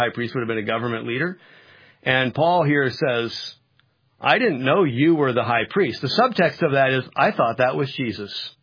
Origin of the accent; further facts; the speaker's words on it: United States; As an American, that concerns me.